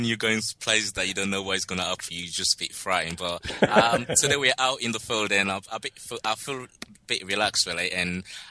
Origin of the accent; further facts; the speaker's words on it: Sierra Leone; I'm from Sierra Leone, West Africa.